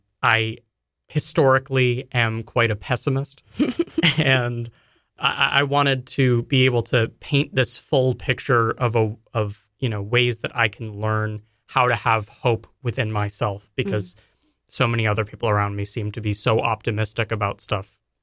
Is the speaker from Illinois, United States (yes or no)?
no; Natick, Massachusetts, United States; I'm from Natick, Massachusetts.